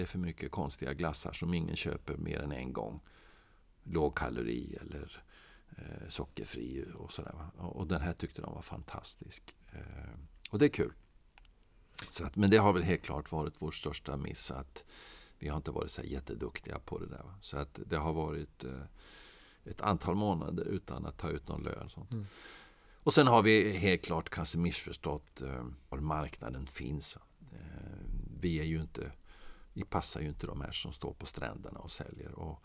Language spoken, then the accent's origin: Swedish; Norrköping, Östergötland, Sweden; also born or lived in Lund / Brussels; bott i Skåne, det hörs inte nu. Men jag har dels pluggat i Lund och blev väldigt förtjust i Skåne. Jag är egentligen från Norrköping. Och sen hade vi bott i Bryssel, och mina barn skulle börja skolan, och så slutet på 90-talet så flyttade vi till Skåne.